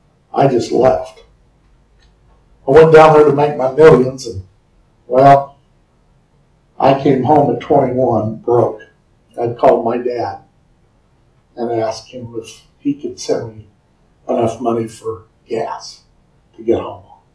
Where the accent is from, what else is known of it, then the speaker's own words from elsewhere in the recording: Carthage, Missouri, United States; I grew up in Carthage, and it's called the Maple Leaf City. A lot of maple leaves. We even have a parade, the Maple Leaf Parade.